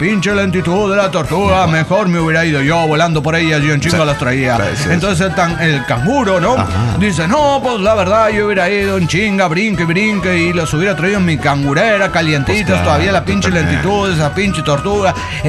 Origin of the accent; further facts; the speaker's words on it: Coatzacoalcos, Veracruz, Mexico; Soy la regia de Coatzacoalcos de Veracruz.